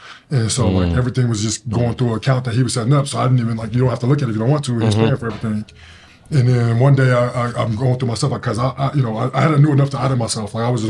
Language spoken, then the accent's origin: English; Denver, Colorado, United States; Denver, Colorado.